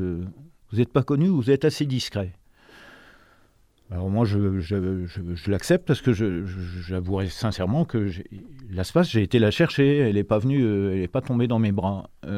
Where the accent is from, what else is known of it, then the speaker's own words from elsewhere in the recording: Grand Est, France; je suis originaire des Ardennes. Et donc, je pense que c'est un lieu privilégié puisque j'étais dans la partie forestière des Ardennes et jusqu'à l'âge de 18 ans. Donc, j'en ai 70 aujourd'hui